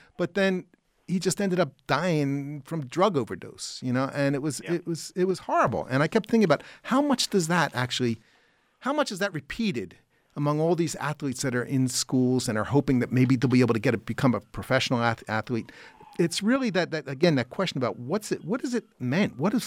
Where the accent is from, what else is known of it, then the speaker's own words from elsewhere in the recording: Philadelphia, Pennsylvania, United States; I grew up in South Philadelphia